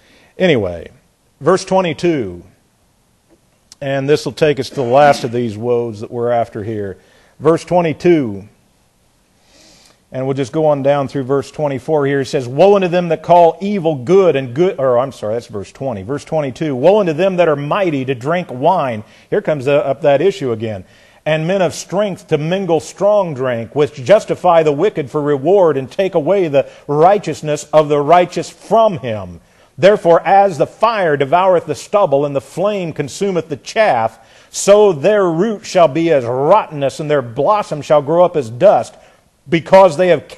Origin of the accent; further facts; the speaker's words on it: Indiana, United States; moved away; Or as I learned when I came down here from Indiana, that's in mashing it.